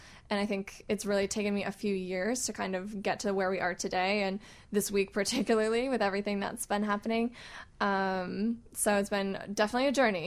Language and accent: English; Boston, Massachusetts, United States; I'm originally from the Boston area.